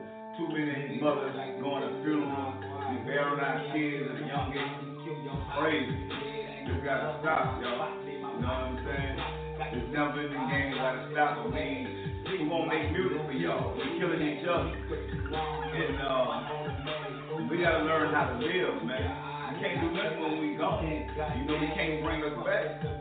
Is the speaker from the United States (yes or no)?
yes; Louisiana, United States; You know, I'm from Louisiana, man.